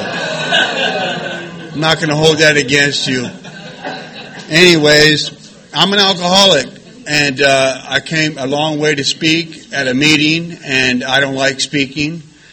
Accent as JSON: {"language": "English", "town": "Long Beach", "region": "California", "country": "United States", "said": "I'm not from Bellflower. I'm from Long Beach. I would never say I lived in Bellflower."}